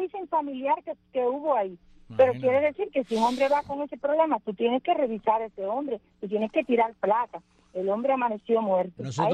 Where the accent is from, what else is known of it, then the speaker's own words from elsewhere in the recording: Cuba; porque yo no soy ni menos cubana que ninguno de ellos, ni ellos sobran hace 60 años aquí, que han disfrutado bastante a Cuba y lo han desbaratado, que se vayan ya.